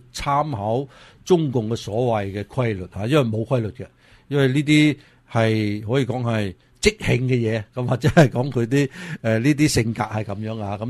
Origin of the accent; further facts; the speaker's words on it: Taiwan; Cantonese is a second language; 作為台灣人嚟講嘅話咧，其實咧好多時候都台灣人咧都覺得唔會打嘅嚇